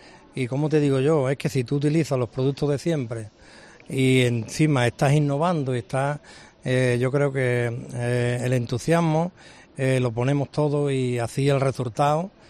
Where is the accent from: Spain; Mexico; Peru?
Spain; Vejer de la Frontera, Andalusia; La gastronomía de mi pueblo, los restaurantes, la verdad es que nosotros estamos viendo cómo el pueblo sube, y como subimos nosotros, y como la verdad, la gastronomía en mi pueblo ahora mismo, a todo el mundo le gusta venir a comer a Vejer.